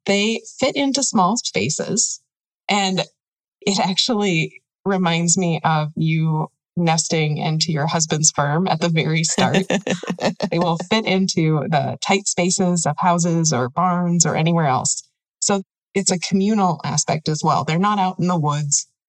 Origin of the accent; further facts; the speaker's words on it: South Dakota, United States; now in Minnesota, United States; Actually, I grew up in South Dakota, so there were not many birds there.